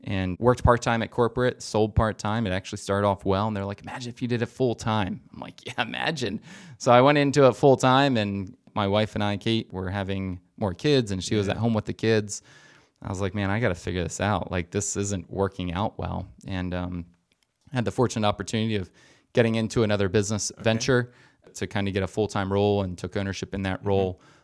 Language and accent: English; Lititz, Pennsylvania, United States; I grew up in Lititz and played a lot of sports throughout high school